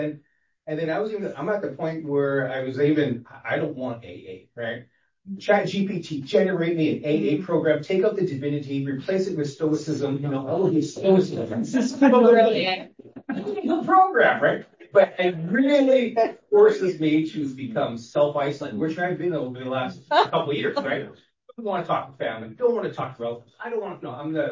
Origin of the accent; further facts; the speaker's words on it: Canada; I've been drinking since I was 13. I'm Canadian. I'm in bars. You know, dad's German, mom's Native American.